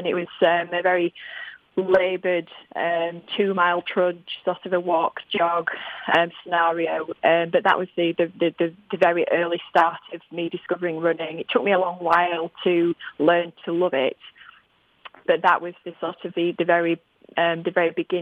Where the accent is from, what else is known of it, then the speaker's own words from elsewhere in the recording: Yorkshire and the Humber, United Kingdom; accent: Yorkshire; I do hope that your listeners can understand my very Yorkshire accent, Mark